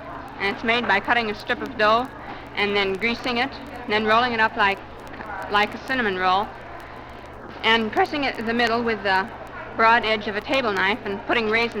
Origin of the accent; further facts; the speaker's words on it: Waverly, Iowa, United States; I'm from Bremer County, Waverly.